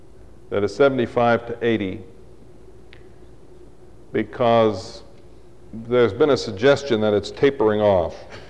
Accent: Madison, Wisconsin, United States; My hometown is Madison, Wisconsin. Nice little town. The other big city in Wisconsin is Milwaukee.

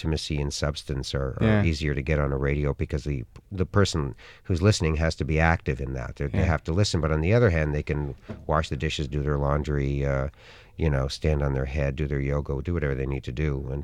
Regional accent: Toronto, Ontario, Canada; It has been everywhere except in Toronto, my hometown. That really hurt me, because it is my hometown, and I know that it's a sport in Canada to put Toronto down, but, I mean, my family lives there, my friends for my whole life live there

